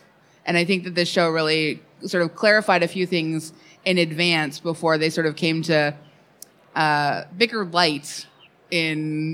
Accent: Vancouver, British Columbia, Canada; I grew up in Vancouver.

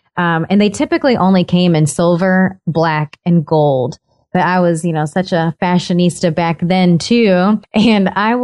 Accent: West Virginia, United States; So I'm from West Virginia. So I launched with West Virginia University and Marshall University, which is our other state school.

